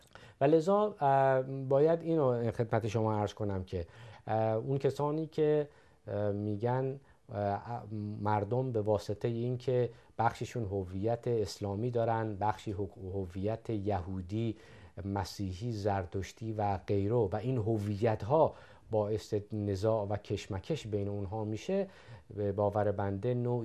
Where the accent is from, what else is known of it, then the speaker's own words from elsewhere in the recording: Iran; یک هویت ملی دارم. اون هویت چیه؟ من ایرانی هستم. در عین ایرانی بودن هویت قومی هم دارم، یعنی من فارس هستم.